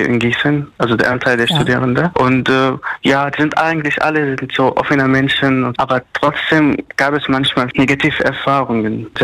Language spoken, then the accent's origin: German; Damascus, Damascus Governorate, Syria; moved away; Ich komme aus Damaskus. Damaskus ist die Hauptstadt.